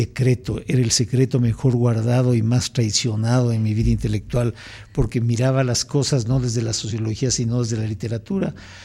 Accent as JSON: {"language": "Spanish", "town": "Quito", "region": "Pichincha", "country": "Ecuador", "tie": "born there", "said": "yo nací en Quito, es más, nací en el barrio San Roque, y todavía existe la casa en la que nací"}